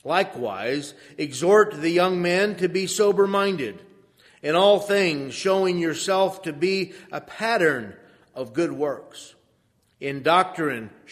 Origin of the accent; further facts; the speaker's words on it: Kentucky, United States; accent: Kentucky; That wasn't my learned Kentucky accent coming out when I said fellowship.